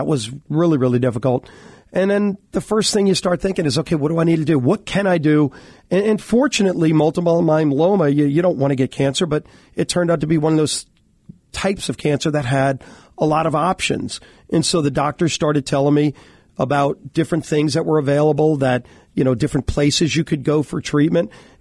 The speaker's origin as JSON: {"language": "English", "town": "New Orleans", "region": "Louisiana", "country": "United States", "said": "Yeah, we're from New Orleans. We share food."}